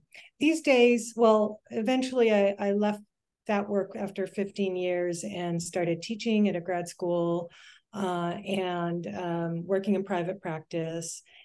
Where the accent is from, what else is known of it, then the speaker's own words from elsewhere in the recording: Los Angeles, California, United States; And I'm from Los Angeles. Should I say more about my background, or should?